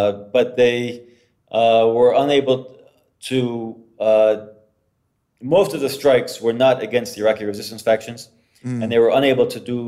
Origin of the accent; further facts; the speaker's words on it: United States; I've been warned as an American to wait a bit before I go back as well, because I would basically be the only American wandering around Baghdad.